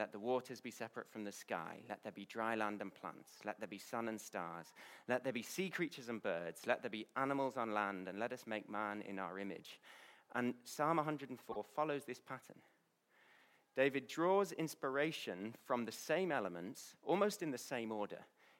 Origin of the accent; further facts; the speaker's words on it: Malawi; I grew up in Malawi